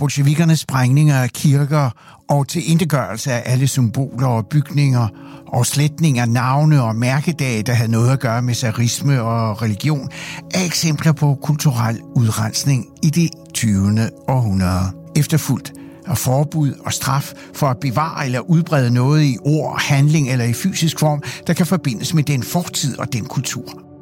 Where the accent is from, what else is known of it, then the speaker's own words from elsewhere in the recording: Siberia, Russia; Danish is a second language; now in Denmark; Under min opvækst i Sibirien under den kolde krig så jeg og oplevede nogle af eftervirkningerne af kulturel udrensning.